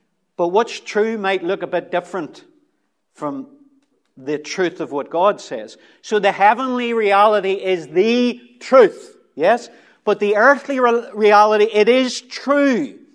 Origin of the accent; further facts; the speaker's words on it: Belfast, Northern Ireland, United Kingdom; I was born in East Belfast, brought up in East Belfast, Protestant home, loyalist, real zealot, unionist when I was younger